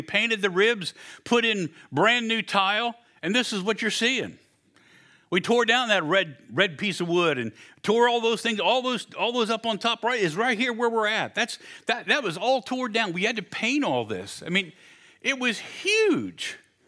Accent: West Virginia, United States; I'm from West Virginia. I didn't go to count this up without a calculator.

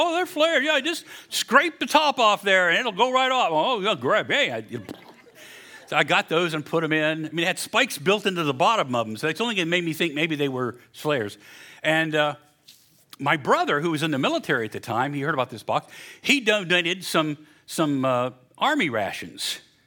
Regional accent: West Virginia, United States; When I was in college, my parents, we're from West Virginia. Nothing fancy.

